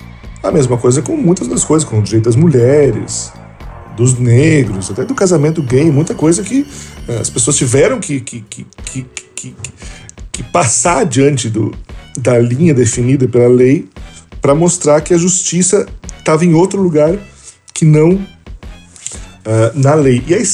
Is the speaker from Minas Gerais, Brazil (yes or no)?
no; Pelotas, Rio Grande do Sul, Brazil; encontrou esse jornal lá da minha cidade, jornal de Pelotas, inclusive